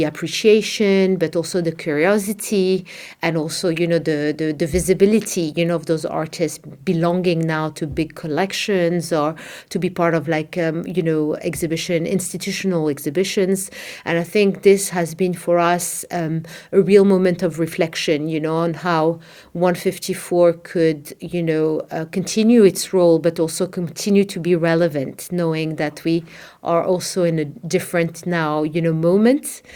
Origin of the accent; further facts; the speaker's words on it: Morocco; I think growing up in Morocco in the 70s, early 80s, there was no infrastructure for art and cultural platforms